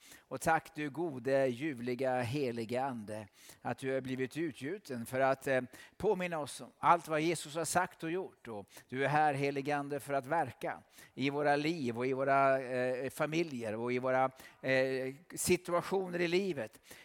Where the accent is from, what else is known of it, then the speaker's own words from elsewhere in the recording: Sigtuna, Stockholm County, Sweden; jag kommer från Sigtuna som du nämnde här.